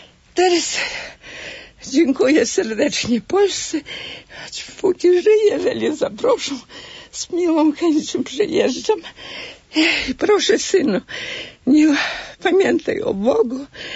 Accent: Vilnius, Vilnius County, Lithuania; I nie chcę jechać do niego, bo dlatego, że Wilno jest Wilno. Jestem czysta wilnianka

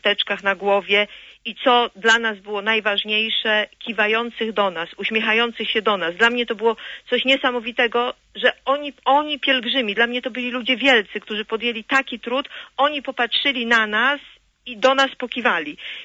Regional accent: Gniezno, Greater Poland Voivodeship, Poland; ja jestem z Gniezna

